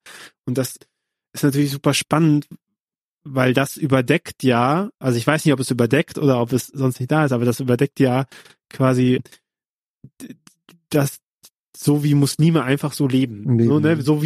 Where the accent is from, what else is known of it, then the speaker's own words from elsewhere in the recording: Bonn, North Rhine-Westphalia, Germany; Also in meiner Jugend und in meiner Heimatstadt Bonn so und da kam ich das her